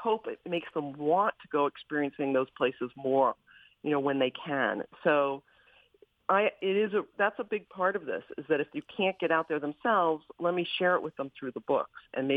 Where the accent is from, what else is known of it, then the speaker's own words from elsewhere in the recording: Sudbury, Massachusetts, United States; as a kid, I grew up outside of Boston in this place where there were a lot of woods and streams